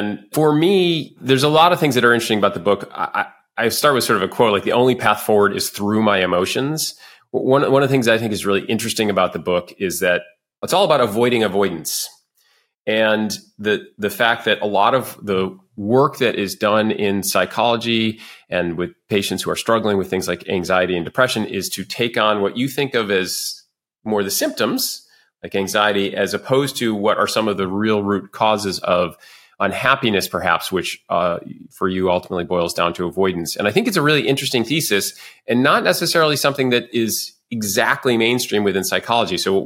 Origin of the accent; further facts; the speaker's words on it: Rochester, New York, United States; By the way, I'm very, as a native of Rochester, New York, always happy to see Western New York in the mix.